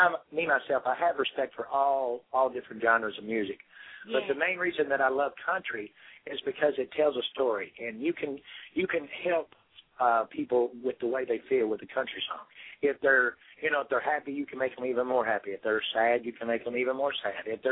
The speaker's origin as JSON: {"language": "English", "region": "Kentucky", "country": "United States", "said": "yes, I'm from Kentucky, and no, I never married none of my sisters."}